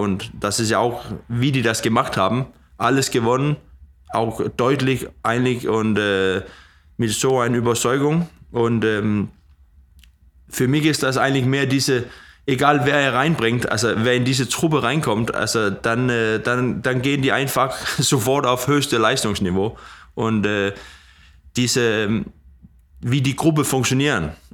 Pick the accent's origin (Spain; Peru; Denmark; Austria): Denmark; Odder, Central Denmark Region; German is a second language; now in Germany; aber ich hatte schon ein paar mit meiner Familie in Odder, wo ich herkomme. Da war oft ein Konzert auf dem Fußballplatz da, auch mit bekannten dänischen Namen.